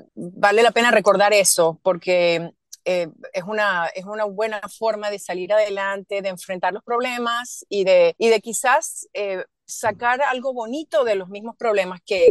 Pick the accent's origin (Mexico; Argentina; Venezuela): Venezuela; now in Toronto, Canada; en esta ciudad que bueno, que es donde resido ahora, aunque soy originalmente de Venezuela.